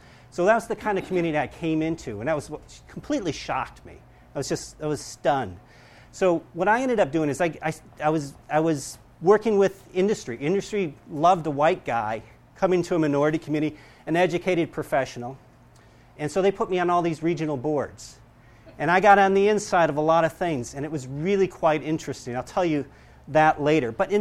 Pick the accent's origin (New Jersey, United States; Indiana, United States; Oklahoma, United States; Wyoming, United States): Indiana, United States; East Chicago; I come from East Chicago, Indiana, and that's a fence line industrial community.